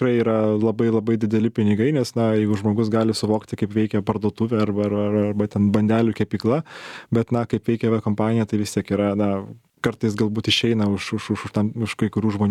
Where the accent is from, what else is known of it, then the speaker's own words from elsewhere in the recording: Šiauliai, Šiauliai County, Lithuania; aš esu užaugęs Šiauliuose. Turiu daugiausia žemaitišką kraują